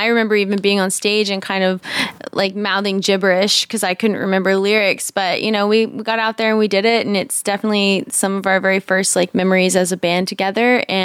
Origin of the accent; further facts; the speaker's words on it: Austin, Texas, United States; because we grew up in Austin and grew up going to that festival year after year